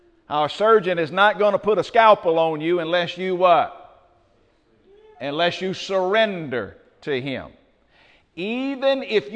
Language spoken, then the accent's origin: English; Covington, United States; Growing up in Covington, I was a heathen that lived down there.